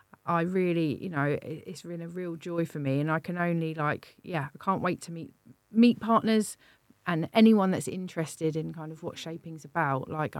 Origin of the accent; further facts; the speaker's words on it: Gosport, South East England, United Kingdom; also born or lived in Portsmouth; I lived in Eastneath for, well, Portsmouth generally for like 20 years, but I'm originally from Gosport. So post-travels, we've ended up in Gosport, which is I never thought that I would be living there again. I lived there when I was like a teenager